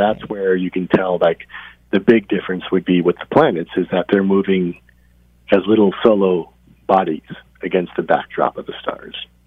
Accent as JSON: {"language": "English", "town": "Los Angeles", "region": "California", "country": "United States", "said": "I come from Los Angeles originally, and there's numerous clubs around there"}